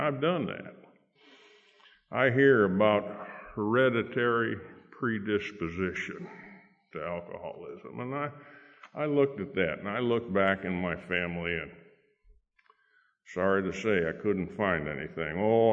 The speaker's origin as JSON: {"language": "English", "town": "Auburn", "region": "New York", "country": "United States", "tie": "born there", "said": "So I was born in Auburn Memorial Hospital in Auburn, New York, a town about 25 miles west of Syracuse, in between Syracuse and Rochester in the Finger Lakes region of upstate New York. I didn't live in Auburn. I lived about 7 miles outside of it."}